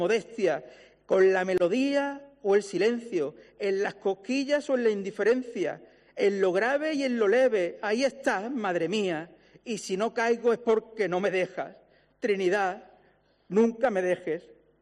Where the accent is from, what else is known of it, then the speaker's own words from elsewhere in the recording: Málaga, Andalusia, Spain; En apenas 8 días renovaremos nuestro sueño como meros malagueños